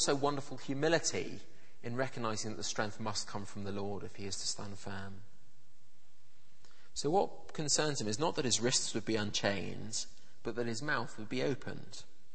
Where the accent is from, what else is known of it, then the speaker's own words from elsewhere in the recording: England, United Kingdom; And I said, as an Englishman, I just find it hard to concentrate.